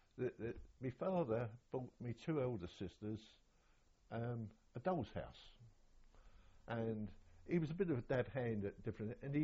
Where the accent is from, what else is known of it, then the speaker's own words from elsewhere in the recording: Stepney, London, United Kingdom; born there; I was born in East End of London, Stepney, on the 7th of May, 1929.